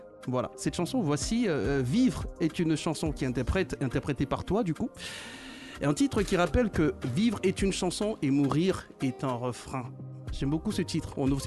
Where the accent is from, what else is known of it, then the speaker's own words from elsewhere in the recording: Abidjan, Côte d’Ivoire; Elle a tué comme on le dit chez nous à Babi.